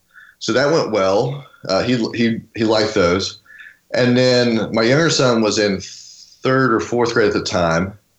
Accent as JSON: {"language": "English", "region": "Florida", "country": "United States", "tie": "born or raised there", "lives_now": "Tennessee, United States", "said": "I grew up in South Florida and ended up going to college at Liberty University"}